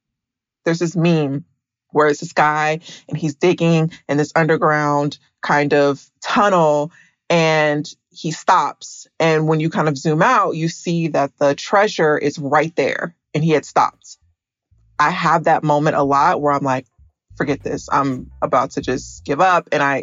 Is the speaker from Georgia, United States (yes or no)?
yes; Atlanta, Georgia, United States; I am from Atlanta.